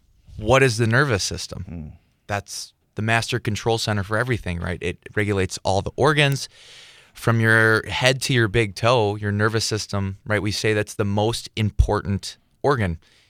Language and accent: English; Medford, Wisconsin, United States; Well, I'm a local from Medford, actually, so it's good to be back in the area